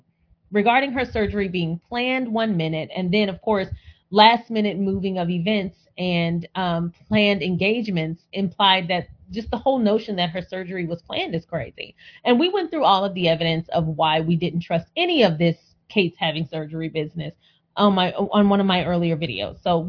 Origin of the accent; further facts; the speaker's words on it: United States; Plus, I'm American, so I really don't care.